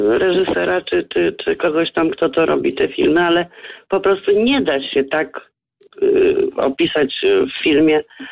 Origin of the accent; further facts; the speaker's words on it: Ryki, Lublin Voivodeship, Poland; Ponieważ ja pochodzę z Ryków